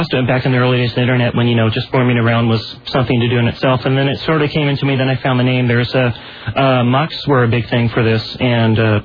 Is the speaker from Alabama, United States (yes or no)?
no; North Bend, Oregon, United States; I mean, growing up, I grew up down in North Bend, down on the coast.